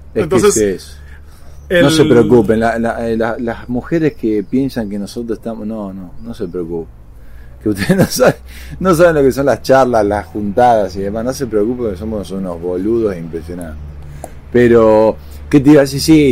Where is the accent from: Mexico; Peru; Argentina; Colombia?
Mexico; A mí, yo que vine de México, me llamó mucho la atención.